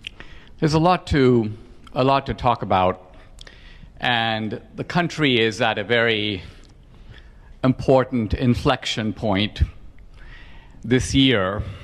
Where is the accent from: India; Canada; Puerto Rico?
India; now in United States; the dream of my generation growing up in India was pretty much how to get the heck out of India.